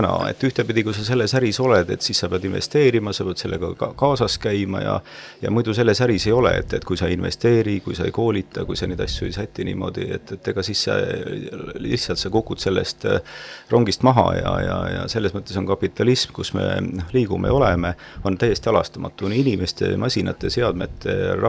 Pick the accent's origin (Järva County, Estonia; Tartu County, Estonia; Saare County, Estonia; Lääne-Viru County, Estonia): Järva County, Estonia; Paide; miks ma Paidesse tagasi tulen, aga just see koht, kus ma olin sündinud ja kasvanud, see oli mulle väga tähtis.